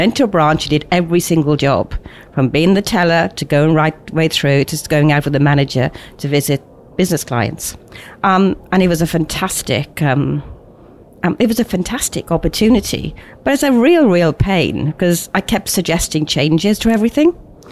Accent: Wales, United Kingdom; I grew out in South Wales in the UK. I went to the local school. I was an only child of sort of older parents.

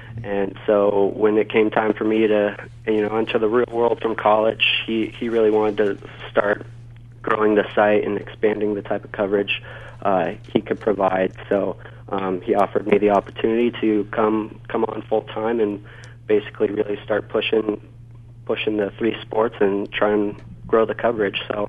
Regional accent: Phoenix, Arizona, United States; Yes, I grew up actually in Ahwatukee, pretty much born and raised there.

